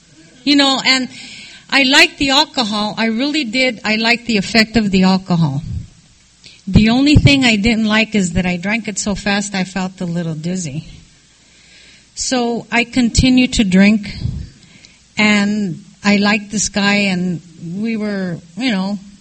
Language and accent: English; Los Angeles, California, United States; I was born and raised in Los Angeles. I was raised with two older brothers.